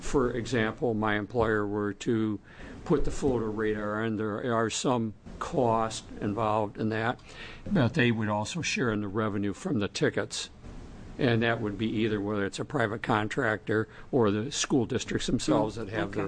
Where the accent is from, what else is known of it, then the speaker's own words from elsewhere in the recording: Mount Angel, Oregon, United States; from Mount Angel.